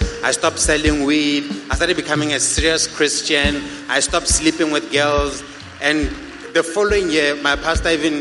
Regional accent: Botswana; This is Botswana. I'm from Botswana.

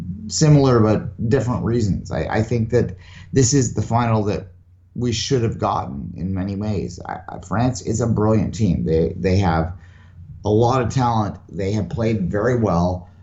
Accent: England, United Kingdom; even though I'm English

